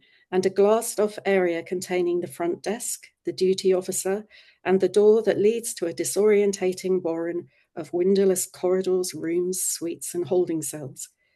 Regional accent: London, United Kingdom; now in Brighton, United Kingdom; I came down from London. I'm a down from Londoner, dear fella, as they call us in Brighton.

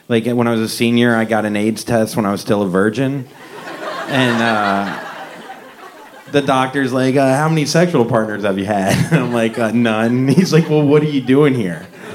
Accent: the South, United States; I'm Jewish and I'm from the South though. There was no Jewish kids, you know. I was one of 2 Jewish kids in my grade.

